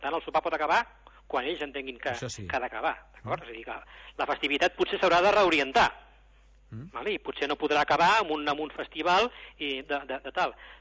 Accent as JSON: {"language": "Catalan", "town": "Tarragona", "region": "Catalonia", "country": "Spain", "said": "jo, com a tarragoní, estic molt desencisat"}